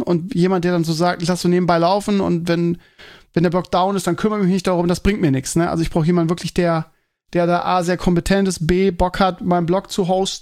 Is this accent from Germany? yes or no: yes; Northern Germany, Germany; Bei uns im Norden, wir können es überhaupt nicht nachvollziehen, ne? Bei uns ist immer so 18, 20 Grad.